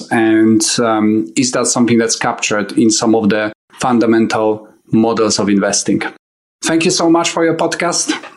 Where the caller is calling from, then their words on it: United Kingdom; I'm calling you from United Kingdom.